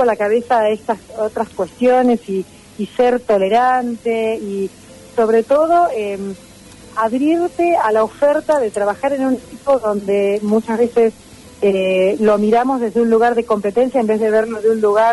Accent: Argentina; nos hemos debilitado como argentinos y como país

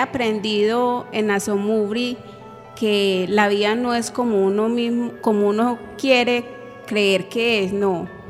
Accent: Yarumal, Antioquia, Colombia; now in Briseño, Colombia; Yo soy de Yarumal, soy de del Cedro, perteneciente a Yarumal. Hace 16 años, 17 más o menos, estoy viviendo acá en Briseño. Es un pueblito muy bonito. Yo tuve la oportunidad de más pequeña estar viviendo acá, cuando tenía por ahí 5, 6, 7 años.

